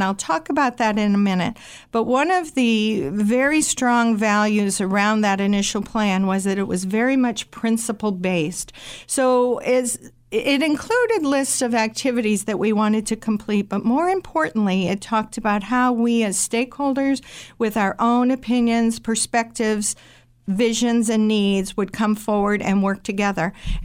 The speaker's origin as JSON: {"language": "English", "region": "New Hampshire", "country": "United States", "tie": "born or raised there", "said": "I grew up in New Hampshire, did not have fluoridated water."}